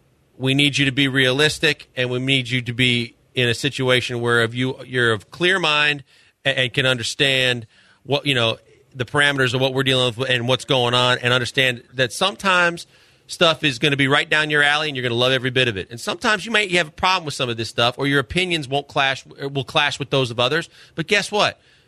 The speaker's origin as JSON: {"language": "English", "town": "Chicago", "region": "Illinois", "country": "United States", "tie": "born or raised there", "also_born_or_lived": "Milwaukee", "said": "I grew up in the Midwest, Chicago, Milwaukee, and the deep dish pizza there, I say there's nothing like it."}